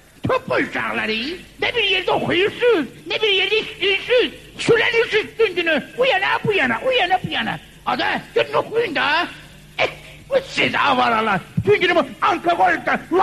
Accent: Baku, Azerbaijan; Biz Bakınıyız.

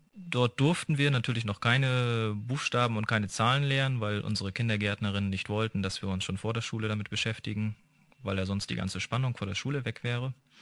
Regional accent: Mecklenburg-Vorpommern, Germany; born there; now in Leipzig, Germany; In Deutschland wohne ich in Leipzig und geboren bin ich aber im Norden von Deutschland in der Nähe von Schwerin.

